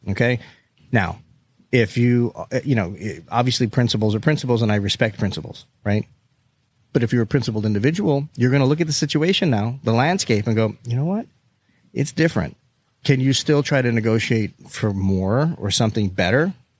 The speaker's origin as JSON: {"language": "English", "region": "Florida", "country": "United States", "said": "we're from South Florida too. So we're very dialed in."}